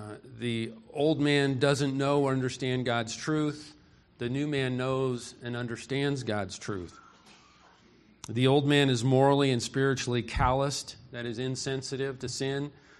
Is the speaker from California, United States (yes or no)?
yes; California, United States; I come from Southern California. There's a group in Southern California.